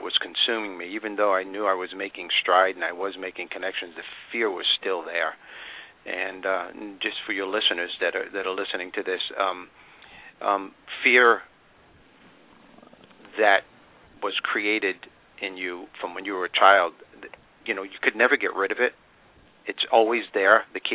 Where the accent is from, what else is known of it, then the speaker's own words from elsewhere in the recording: Brooklyn, New York, United States; Yeah, but originally I'm from Brooklyn, New York, so.